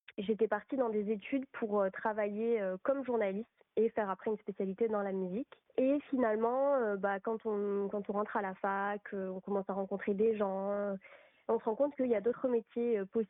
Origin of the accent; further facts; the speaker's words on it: France; Donc, je suis française, donc je travaille beaucoup avec la France.